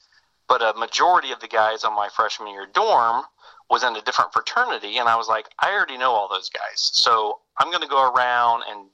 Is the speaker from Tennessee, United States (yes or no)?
no; Zionsville, Indiana, United States; also born or lived in Crawfordsville / Lafayette; I was born in 1969 in Crawfordsville, Indiana.